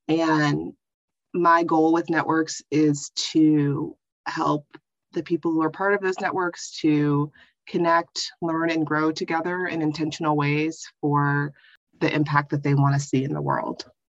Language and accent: English; Tennessee, United States; born there; I was born in Tennessee, which is the home of my ancestors.